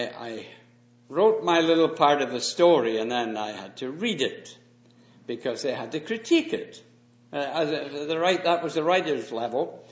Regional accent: Winnipeg, Manitoba, Canada; we're visiting from Winnipeg, and we have enjoyed the warmth of love and the welcome of the assembly here.

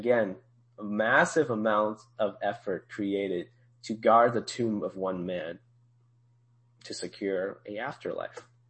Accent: China; I came from China and every time I go visit these things, I really love them.

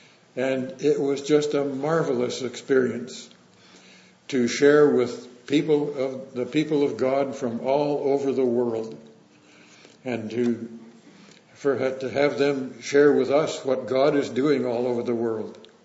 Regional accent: Orillia, Ontario, Canada; And we are from Orillia, Ontario, which is about 80 miles north of Toronto.

